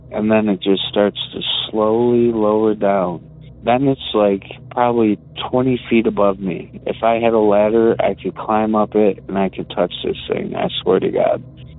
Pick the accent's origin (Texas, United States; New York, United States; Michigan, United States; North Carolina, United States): Michigan, United States; Detroit; I'm from Detroit.